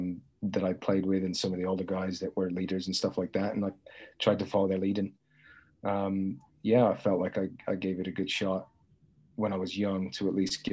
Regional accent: Worcester, West Midlands, United Kingdom; And my hometown in England is Worcester. So it's not far from Coventry

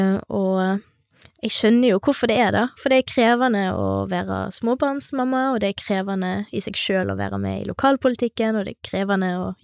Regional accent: Tysnes, Vestland, Norway; Vi var både ute på Tysnes, på gården der jeg kommer fra.

